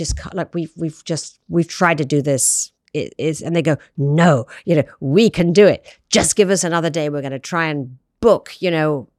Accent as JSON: {"language": "English", "country": "United Kingdom", "said": "I'm British"}